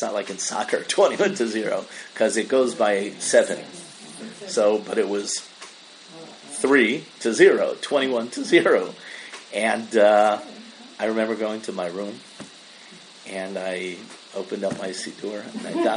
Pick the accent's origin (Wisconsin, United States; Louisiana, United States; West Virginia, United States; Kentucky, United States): Wisconsin, United States; Milwaukee; And I grew up in Milwaukee, Wisconsin, which is Green Bay Packer territory.